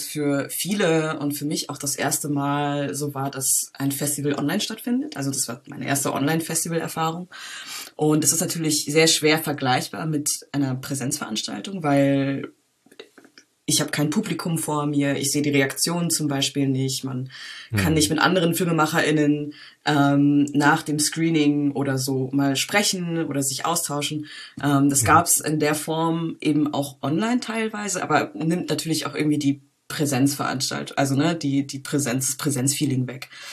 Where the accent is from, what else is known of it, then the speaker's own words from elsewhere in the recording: Berlin, Germany; also ich bin … 27 Jahre alt, ich komme aus Berlin